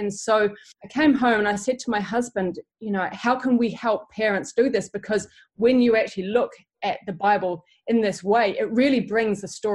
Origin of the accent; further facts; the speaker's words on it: New Zealand; And so my brother and I were raised in New Zealand.